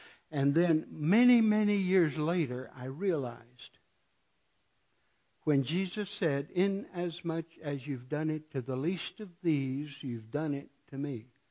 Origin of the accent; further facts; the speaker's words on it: New Mexico, United States; born there; I was born in New Mexico, and I was born into a church that really believed the Bible